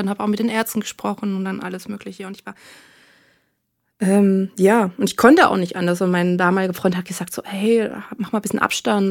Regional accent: Southern Germany, Germany; now in Hamburg, Germany; Ich komme ja halt aus Süddeutschland, lebe auch in Hamburg.

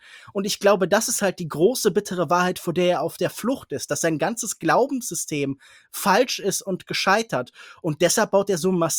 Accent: Kerpen, North Rhine-Westphalia, Germany; Ich habe in Kerpenbrücken gewohnt, ich bin in Kerpen zur Schule gegangen. Das ist ein Ort, mit dem ich bestens vertraut bin.

